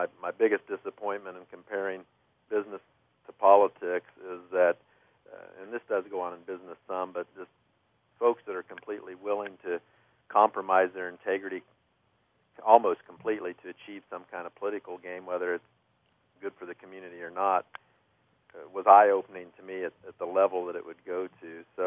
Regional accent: Kokomo, Indiana, United States; And what's important to me as somebody who was born and raised in Kokomo is that the long-term future of Kokomo be secured.

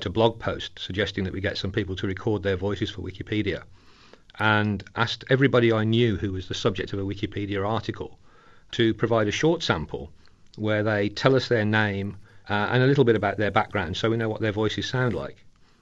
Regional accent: England, United Kingdom; Well, being English, it happened in a pub.

